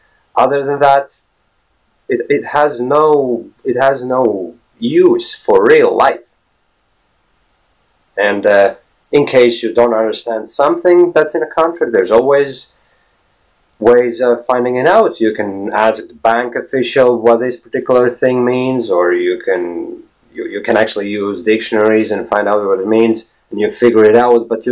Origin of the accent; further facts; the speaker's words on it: Latvia; first language Latvian; English is a second language; Latvian, therefore enforcing the translation mode of my mind, whereby every time when I was speaking, I was translating from Latvian to English, which is totally unnatural, right?